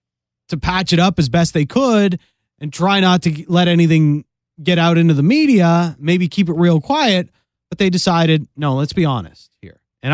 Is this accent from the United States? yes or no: no; Canada; as a Canadian soccer fan, I really, like, this was a source of pride for me.